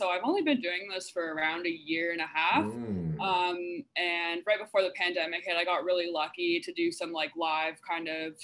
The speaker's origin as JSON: {"language": "English", "town": "Ottawa", "region": "Ontario", "country": "Canada", "tie": "born or raised there", "said": "as well as just like friends in my hometown in Ottawa, as well as artists."}